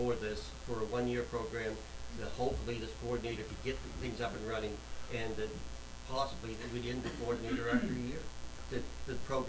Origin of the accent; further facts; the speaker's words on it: Queens, New York, United States; I'm from North Queens, so I understand where we are